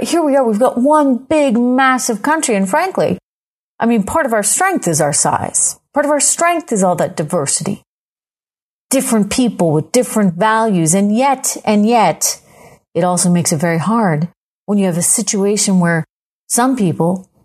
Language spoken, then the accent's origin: English; New Hampshire, United States; they may have heard me tell this story of where I grew up in New Hampshire, a nearby family, a neighbor